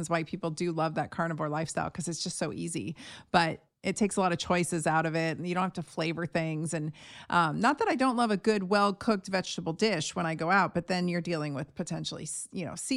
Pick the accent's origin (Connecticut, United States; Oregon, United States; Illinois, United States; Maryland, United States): Oregon, United States; Portland; I'm from Portland. So, I mean, that's where we were practicing.